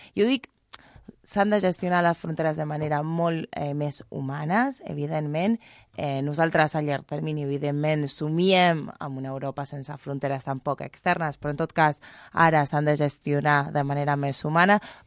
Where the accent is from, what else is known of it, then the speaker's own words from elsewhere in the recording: Argentina; Jo vinc d'Argentina, ho dèieu abans